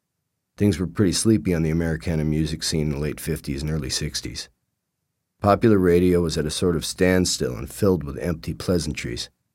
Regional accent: Illinois, United States; He took out a notepad and pencil and asked me where I was from. I told him I was from Illinois

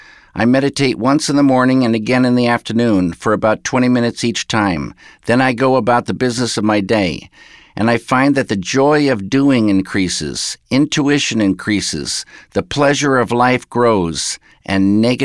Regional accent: Northwest, United States; I started out just as a regular person growing up in the Northwest.

